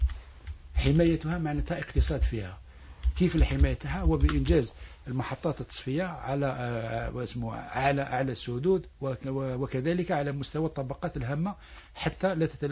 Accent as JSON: {"language": "Arabic", "country": "Algeria", "said": "منطقتنا وبالخصوص بلدنا الجزائر"}